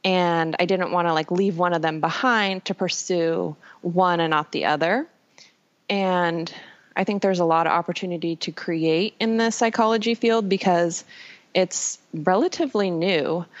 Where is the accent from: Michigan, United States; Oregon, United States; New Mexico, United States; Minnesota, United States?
Oregon, United States; Portland; I grew up here in Portland in the Pacific Northwest.